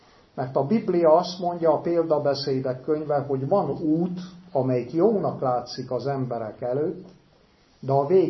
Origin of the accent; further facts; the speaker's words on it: Cluj County, Romania; Innen 25 kilométerre nőttem fel, Bánfi Hunyad fele, egy 1100 lelkes magyar faluba, tiszta magyar, tiszta református falu volt